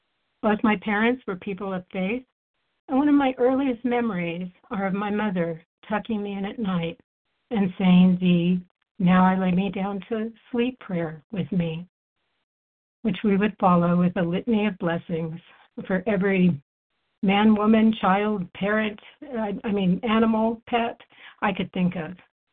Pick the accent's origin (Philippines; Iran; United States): United States; Albuquerque, New Mexico; I had moved for a promotion away from Albuquerque, my hometown.